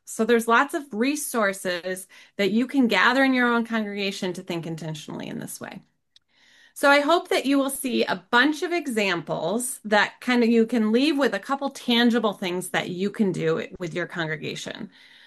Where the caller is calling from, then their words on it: Grand Rapids, Michigan, United States; I come to you from Grand Rapids, Michigan, near Lake Michigan.